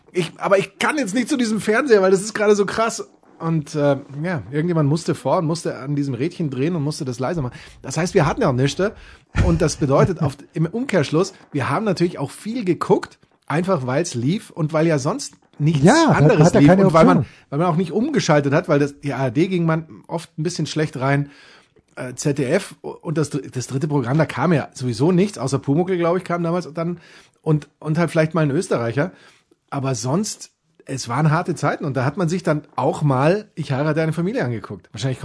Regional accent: South Germany, Germany; wir waren als Süddeutsche, hatten wir das Glück, teilweise je nach Wetter 4 bis 5 sogar zu kriegen, wenn die Österreicher reinkamen.

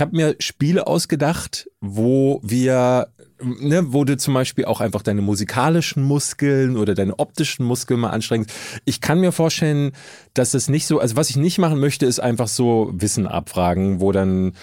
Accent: Hamburg, Germany; ich komme doch aus Hamburg.

